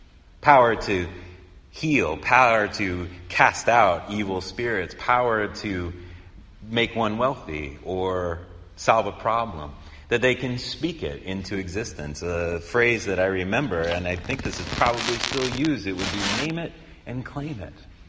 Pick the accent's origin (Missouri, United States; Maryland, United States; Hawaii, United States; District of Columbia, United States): Missouri, United States; St. Louis; I'm a St. Louisan.